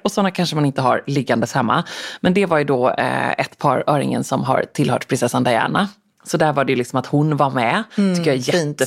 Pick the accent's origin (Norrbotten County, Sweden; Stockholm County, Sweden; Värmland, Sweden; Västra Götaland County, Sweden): Västra Götaland County, Sweden; Gothenburg; för som den göteborgare jag och min mamma är, så pratade vi ju med väldigt många vakter